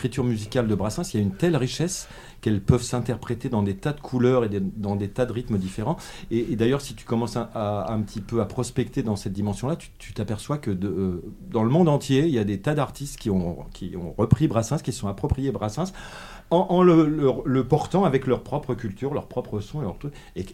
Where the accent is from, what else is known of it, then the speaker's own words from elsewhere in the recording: Bondy, Île-de-France, France; moved away as an adult; now in Oise, France; Bah moi, je viens de Bondy, en fait. Voilà, j'ai habité 44 ans à Bondy. Puis, il y a 17 ans de ça, je me suis délocalisé dans l'Oise. Je suis venu habiter dans les arbres